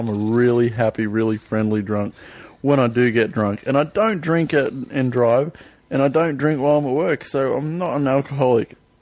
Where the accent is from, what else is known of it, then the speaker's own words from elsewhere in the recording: Australia; I bags all of Australia. That's mine. … from Australia.